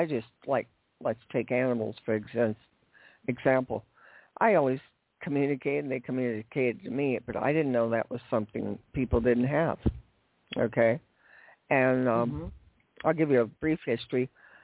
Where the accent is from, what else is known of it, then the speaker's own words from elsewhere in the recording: Los Angeles, California, United States; I grew up in Los Angeles, so I was there in 64 to see … I saw them 3 times they came to L.A.